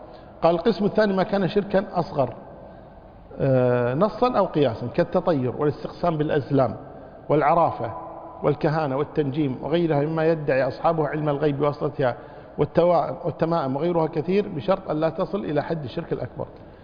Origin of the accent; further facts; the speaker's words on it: Kuwait; كان عندنا في الكويت قديما